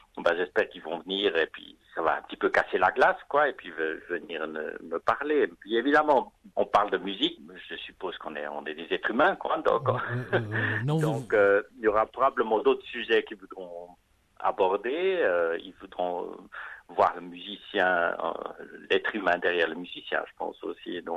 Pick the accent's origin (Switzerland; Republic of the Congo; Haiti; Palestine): Switzerland; Donc, comme je viens de Suisse, je voulais quand même mettre mon compositeur préféré de mon pays natal